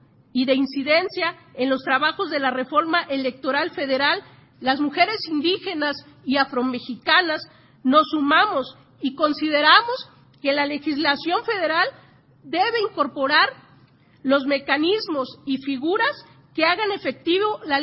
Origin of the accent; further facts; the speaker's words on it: Chilpancingo, Guerrero, Mexico; Yo soy de Chilpancingo, Guerrero. Soy parte de la representación del pueblo afromexicano del Instituto Electoral y de Participación Ciudadana del Estado de Guerrero. Soy una mujer orgullosamente afromexicana